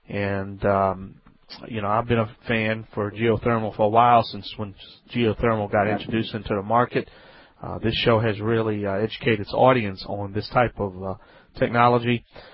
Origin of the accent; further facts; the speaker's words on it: Louisiana, United States; you're listening to Home Talk.